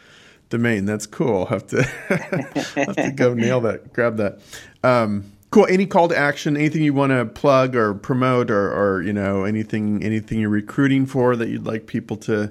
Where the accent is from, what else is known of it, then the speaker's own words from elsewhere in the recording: Boulder, Colorado, United States; And I know my hometown's Boulder, Colorado.